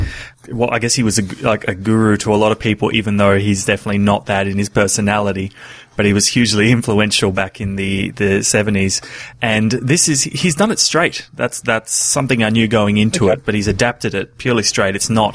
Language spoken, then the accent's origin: English; Australia; That's the thing about being an Australian. You don't see films for 5 years after they're released.